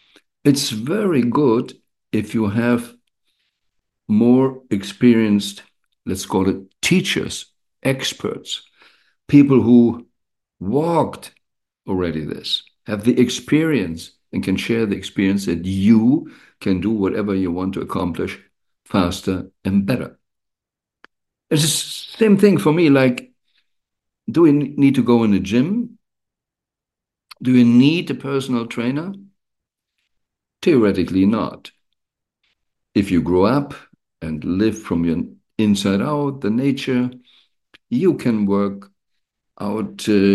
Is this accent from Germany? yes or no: yes; Germany; Well, I grew up in Germany, so in the so-called Christian world.